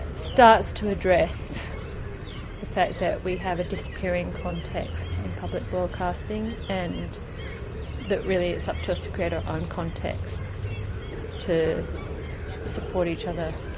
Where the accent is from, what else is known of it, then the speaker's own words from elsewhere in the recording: Australia; now in Finland; I'm an Australian sound artist currently living in Finland where I work and teach.